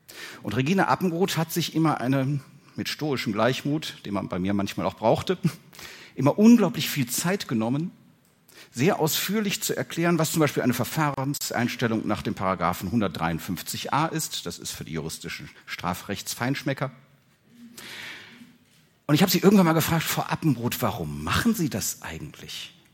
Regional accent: North Rhine-Westphalia, Germany; ich komme aus Nordrhein-Westfalen

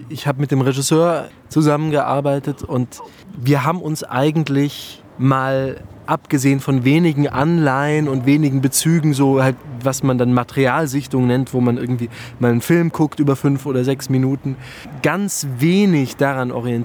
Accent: Mainz, Rhineland-Palatinate, Germany; Ich komme aus Mainz, bin fast 25 Jahre alt und studiere an der Bayerischen Theaterakademie August Everding Schauspiel.

